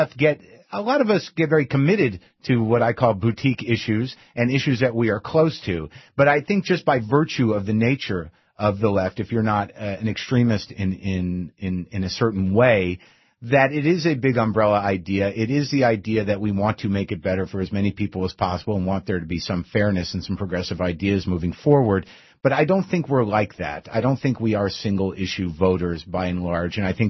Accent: New Mexico, United States; I grew up in New Mexico. There weren't many gun control laws. Everyone had a gun.

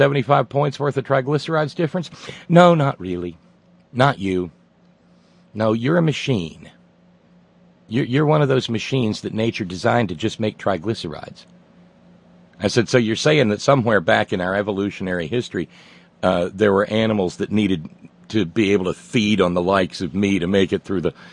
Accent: Appalachia, United States; I'm a hillbilly. I'm an Appalachian. I'm Southern.

